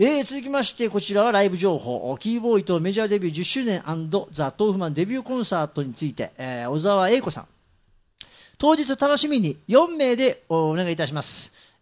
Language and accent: Japanese; Ise, Mie, Japan; moved away; だって僕は三重県伊勢市出身ですけども、